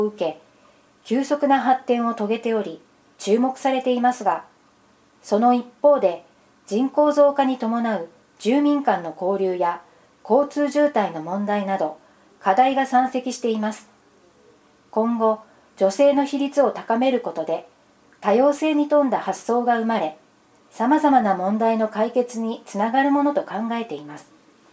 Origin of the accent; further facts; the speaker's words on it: United States; Japanese is a second language; now in Japan; 日本に来たとき、 私はこの文化に驚いたことを覚えています。アメリカは美味しければ感想は言わずに料理に